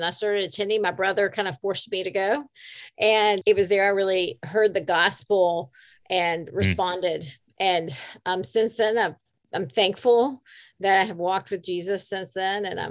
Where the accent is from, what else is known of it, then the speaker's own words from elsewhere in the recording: Raleigh, North Carolina, United States; Yeah, I grew up in Raleigh, North Carolina, so not too far from where I am now.